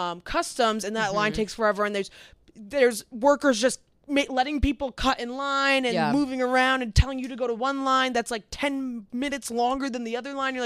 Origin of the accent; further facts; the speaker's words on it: United States; Like, I'm from America. Like, I don't know, like, the airport system here.